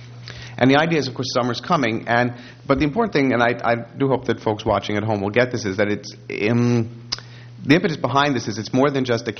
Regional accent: New York, United States; when I grew up in New York, and for all these years, even when I go back

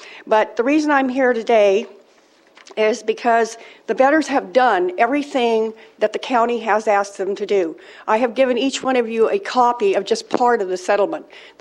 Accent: Atascadero, California, United States; from Atascadero, and I want this to be said for the record.

